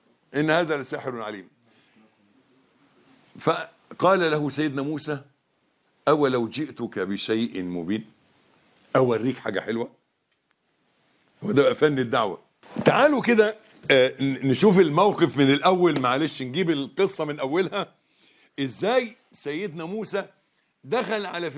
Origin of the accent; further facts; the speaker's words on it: Egypt; إحنا برضو إحنا مصريين زي بعض